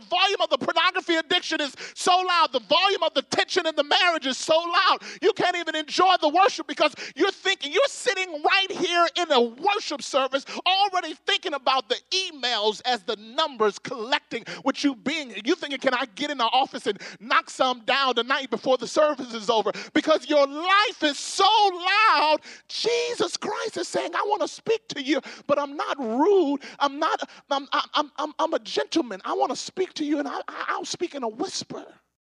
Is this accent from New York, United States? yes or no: no; Pearl, Mississippi, United States; I grew up in Pearl, Mississippi, and we lived, I don't know, maybe 3-4 minutes away from the airport.